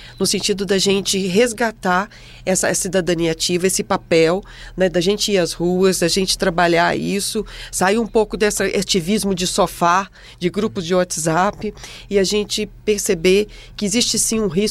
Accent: Brazil; nós, como brasileiros

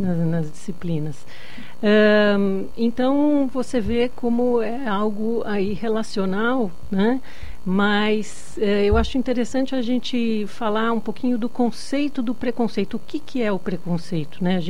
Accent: Brazil; also born or lived in United States; Eu sofri preconceito enquanto mulher e também enquanto brasileira, né? Enquanto latina no exterior. Eu morei muitos anos no exterior.

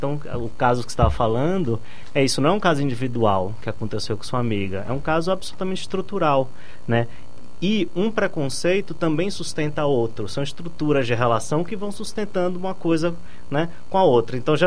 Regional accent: Bahia, Brazil; Eu sou baiano, na Bahia eu sou menos negro do que aqui.

